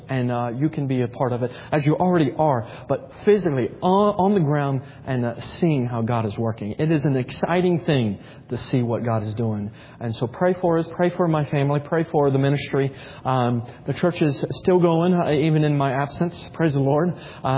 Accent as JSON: {"language": "English", "country": "United States", "said": "And I'm an American. I'm through and through American. I bleed red, white, and blue."}